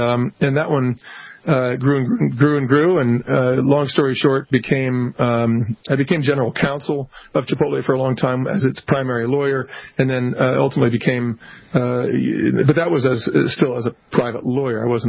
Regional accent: Boulder, Colorado, United States; Well, you know, I was born out on the East Coast, came to Boulder, Colorado as a young kid, grew up in Boulder, Colorado

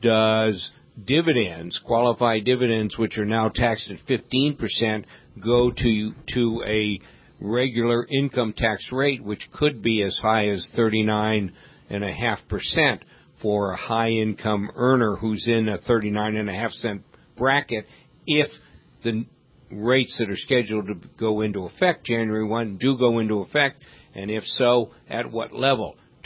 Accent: San Francisco, California, United States; I'm from San Francisco. In San Francisco, we have Harding Park, which is a municipal golf course.

